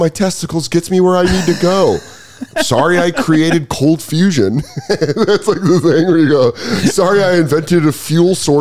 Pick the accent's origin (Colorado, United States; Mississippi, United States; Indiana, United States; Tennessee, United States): Colorado, United States; I'm fascinated by this because I grew up in Colorado.